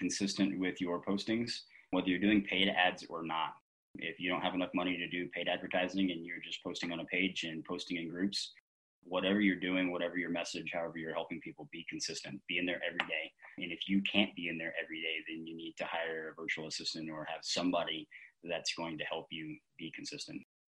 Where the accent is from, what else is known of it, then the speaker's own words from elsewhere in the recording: Ohio, United States; So we're obviously in Fort Mitchell, Kentucky, and I'm actually from the Cincinnati-Dayton area.